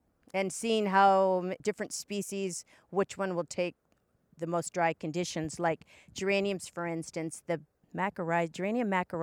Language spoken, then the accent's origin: English; Pacific Northwest, United States; I'm from the Pacific Northwest and they can grow so many more shrubs and perennials than we can.